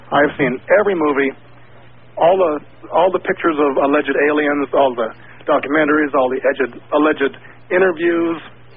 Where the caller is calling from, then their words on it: Portland, Oregon, United States; I am calling from Portland, Oregon.